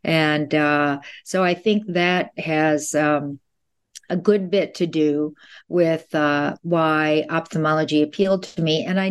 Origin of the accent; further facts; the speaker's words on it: Fargo, North Dakota, United States; And actually, growing up in Fargo, North Dakota, there were no female physicians.